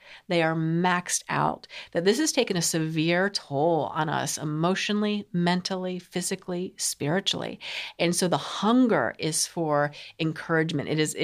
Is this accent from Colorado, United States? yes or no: yes; Colorado, United States; it was time for me to go back to my home state in Colorado.